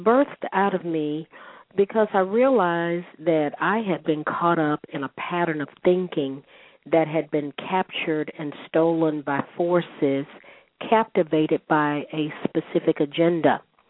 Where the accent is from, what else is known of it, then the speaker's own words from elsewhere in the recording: North Carolina, United States; as an African-American, as a black person growing up in Jim Crow in North Carolina, in the city where the sit-in started